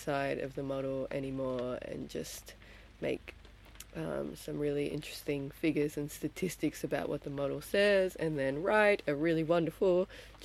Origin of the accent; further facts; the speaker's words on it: New South Wales, Australia; I'm originally from Western Sydney in Australia, land of the Darug people